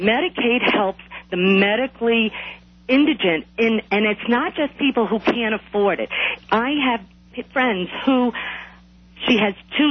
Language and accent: English; New York, United States; I am from New York, so I know what that man was talking about.